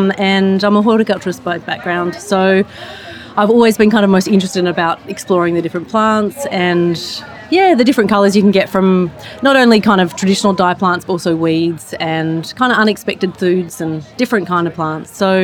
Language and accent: English; Australia; moved away as an adult; now in Glasgow, United Kingdom; I'm an Australian. I moved to Glasgow about a year ago